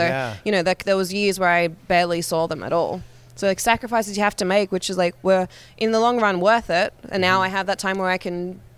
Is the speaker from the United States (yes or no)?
no; Australia; even though I'm from Australia.